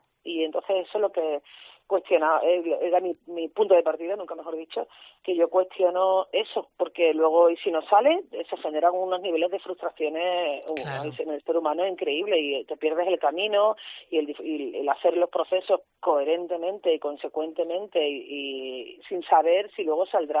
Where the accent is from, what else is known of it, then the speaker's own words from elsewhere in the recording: Andalusia, Spain; Sí, somos todos andaluces.